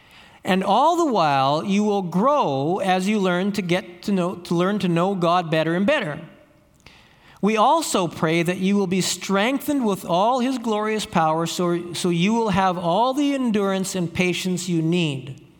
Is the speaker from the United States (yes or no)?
no; Campbell River, British Columbia, Canada; I say, I'm from Campbell River. And they say, oh, salmon fishing. I say, yeah, salmon fishing.